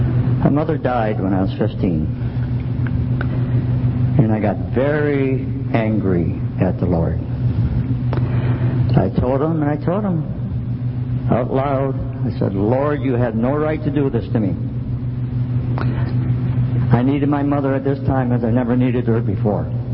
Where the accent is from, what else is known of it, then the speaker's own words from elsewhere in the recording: Detroit, Michigan, United States; I was immersed at the July 4th convention in Detroit. Of course, I was raised in Detroit.